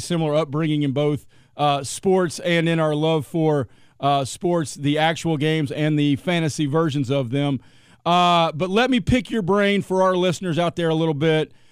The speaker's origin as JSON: {"language": "English", "region": "Georgia", "country": "United States", "tie": "born or raised there", "said": "scanning the USA Today for National League stats that came out on a Tuesday growing up outside of Atlanta."}